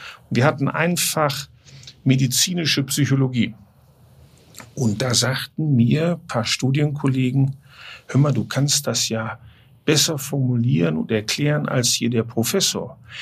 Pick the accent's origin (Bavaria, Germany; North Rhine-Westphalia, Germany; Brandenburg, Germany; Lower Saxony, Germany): Lower Saxony, Germany; Hildesheim; also born or lived in Bremen; Ich bin ja in Bremen geboren. Dann wohnten wir in Hildesheim, eine Kreisstadt, so 100.000 Einwohner, so eine 30, 40 Minuten entfernt von Hannover.